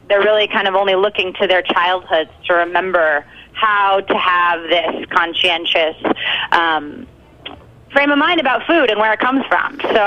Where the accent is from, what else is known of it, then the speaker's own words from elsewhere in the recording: San Francisco, California, United States; I'm from San Francisco